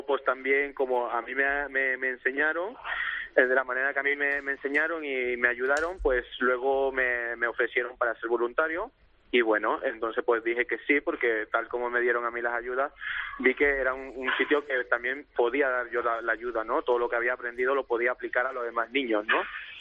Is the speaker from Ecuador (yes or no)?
yes; Ecuador; now in Barcelona, Spain; Yo de Ecuador.